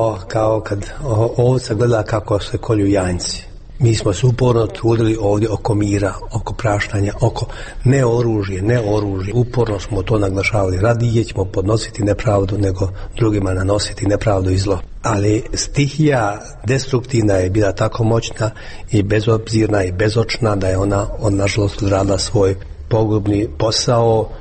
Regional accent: Banja Luka, Republika Srpska, Bosnia & Herzegovina; Banja Luka, gdje god sam došao, kad sam rekao iz Banja Luke, joj, pa tamo je najcrnije, tamo je najgore bilo.

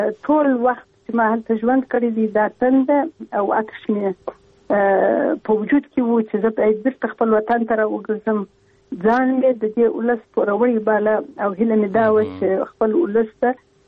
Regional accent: Afghanistan; moved away; زه یو افغان یم، او بیا د کندهار اوسیدونکی یم. په یو حساب چون وینه مې پښتنه ده

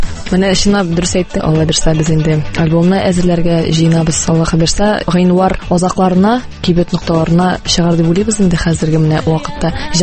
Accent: Aznakayevo, Tatarstan, Russia; now in Kazan, Russia; Мин үзем Озакай ягыннан инде, Озакайда туып үстем. Хәзерге вакытта Казанда яшим.

